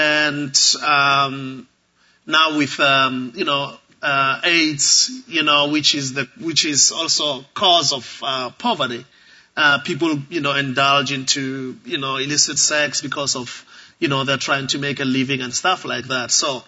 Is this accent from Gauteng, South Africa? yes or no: yes; Mamelodi, Gauteng, South Africa; I'm from Johannesburg, South Africa. In fact, outside Johannesburg, in a township called Mamelodi.